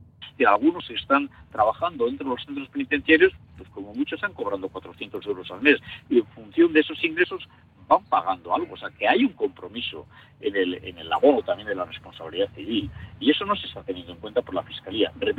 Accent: Basque Country, Spain; esa es una de las asignaturas pendientes que tenemos como sociedad vasca.

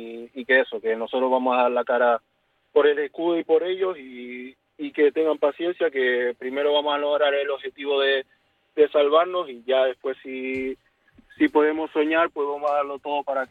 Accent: Canary Islands, Spain; yo vengo de las Islas Canarias, yo no estoy acostumbrado a estar 9, 8 horas en bus

